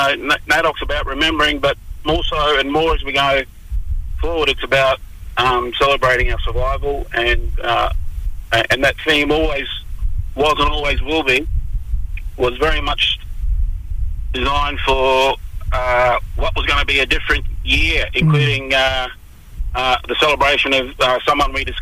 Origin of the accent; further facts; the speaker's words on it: Erub, Queensland, Australia; I'm of the Mayram tribe, part of Erub.